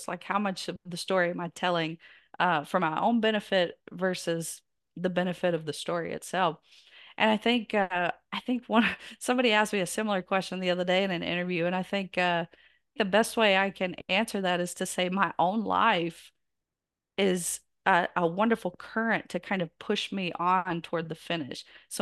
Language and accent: English; the South, United States; accent: Southern; And I'm from the South and my accent gives me away